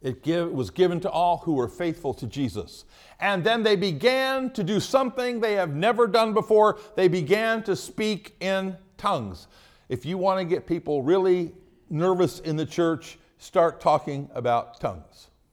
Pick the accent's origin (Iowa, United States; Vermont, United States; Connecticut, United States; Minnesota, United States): Iowa, United States; I came from Iowa, and when you heard a tornado coming, you heard it.